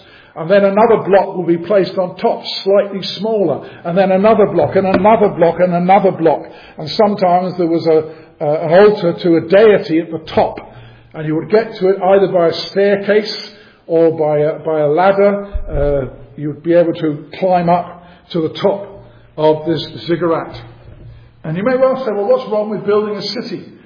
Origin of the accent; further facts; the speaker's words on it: London, United Kingdom; I was born in London. I'm proud. I can say I'm a Londoner.